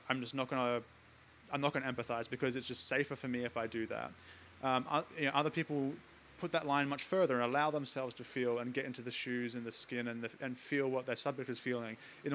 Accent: Salisbury, South Australia, Australia; I grew up in Salisbury, Elizabeth.

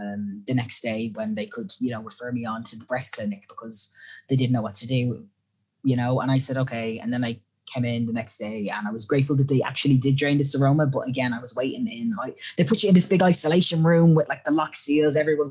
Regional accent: Ireland; I'm an Irish citizen.

